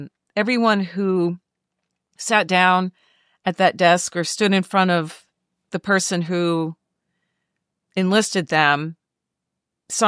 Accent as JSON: {"language": "English", "country": "United States", "tie": "born or raised there", "said": "Many of us, listen, we grew up in America where individualism is prized, where we are taught you can figure it out, right?"}